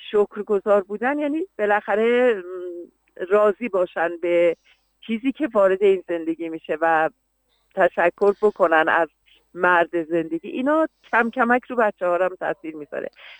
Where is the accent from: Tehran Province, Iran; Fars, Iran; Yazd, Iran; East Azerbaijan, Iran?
Yazd, Iran